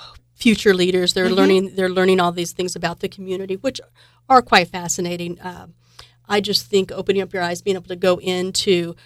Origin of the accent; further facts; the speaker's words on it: Lawrence, Kansas, United States; born there; I was born in Lawrence, mm-hmm. but I didn't grow up in mm-hmm. Lawrence, and then I went to KU here and have lived here.